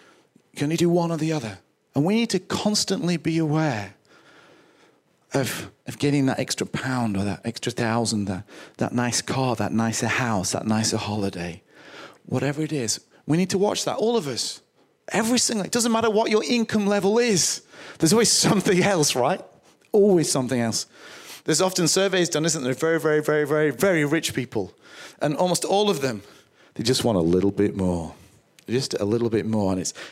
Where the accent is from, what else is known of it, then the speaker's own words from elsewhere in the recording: United Kingdom; And money is a huge deal for us as Western British Christians.